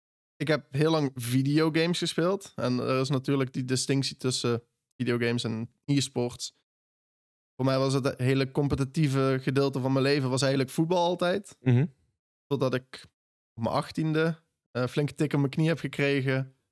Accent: Maasbracht, Limburg, Netherlands; Ik ben 25 jaar oud, ik kom uit Maasbracht.

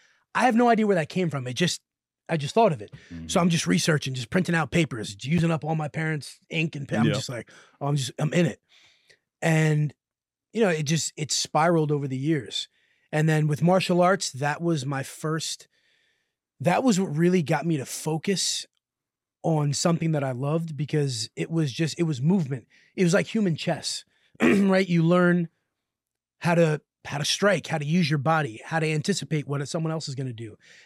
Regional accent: Washingtonville, New York, United States; I grew up in Washingtonville, New York. So you know where the Woodbury Commons is?

